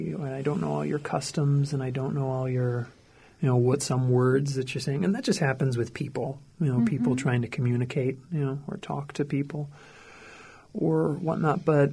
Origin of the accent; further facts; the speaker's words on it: Fargo, North Dakota, United States; also born or lived in Moorhead, United States; And then I answer, you know, I'm from Fargo, Moorhead, or, you know, I'm just from a couple blocks away.